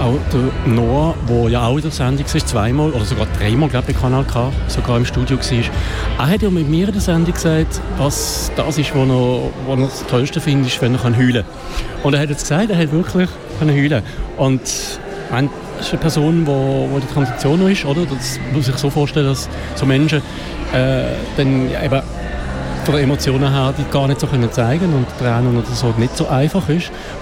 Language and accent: German; Liestal, Basel-Landschaft, Switzerland; In meiner Heimatstadt Liestal ja auch.